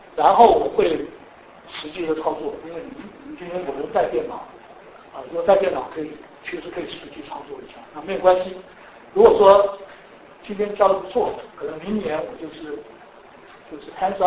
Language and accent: Chinese; China; 我们中国人讲说工于善其事